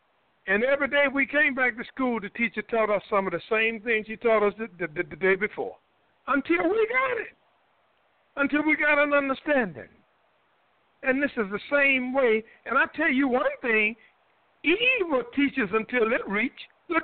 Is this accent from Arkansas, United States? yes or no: no; Durham, North Carolina, United States; I had a brother in my hometown, Durham, North Carolina, got killed about 6 days ago.